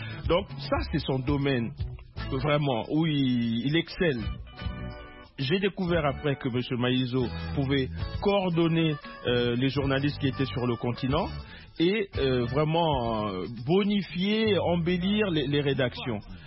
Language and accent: French; Rennes, Brittany, France; Oui, je suis un breton, monsieur.